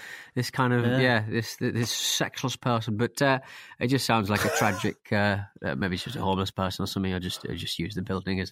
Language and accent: English; Hartlepool, North East England, United Kingdom; born or raised there